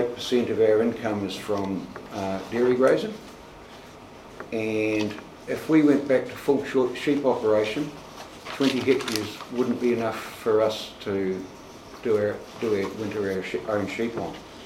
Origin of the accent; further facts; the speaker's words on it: Scotland, United Kingdom; we might be Irish, but I'm pretty Scottish